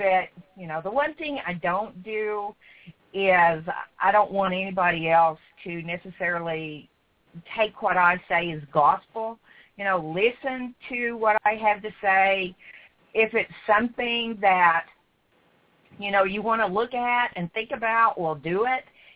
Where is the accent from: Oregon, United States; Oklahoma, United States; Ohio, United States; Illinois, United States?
Oklahoma, United States; born there; Well, I was born in Oklahoma. I've lived in Oklahoma the majority of my life.